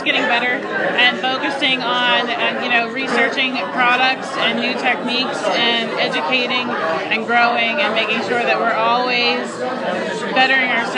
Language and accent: English; Pennsylvania, United States; and now I'm home. I'm from Pennsylvania, so this is home for me now